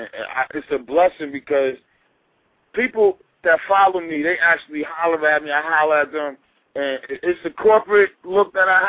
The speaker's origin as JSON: {"language": "English", "town": "Irvington", "region": "New Jersey", "country": "United States", "said": "I'm from Irvington, New Jersey, everybody. I'm out here in Irvington."}